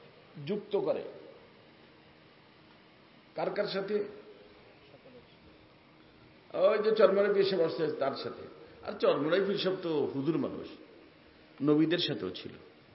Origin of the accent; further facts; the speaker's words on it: Faridpur, Dhaka Division, Bangladesh; আমরা ফরিদপুরের মানুষ তো আমরা মনে করতে গরু দিয়ে পার হয়ে যাবো।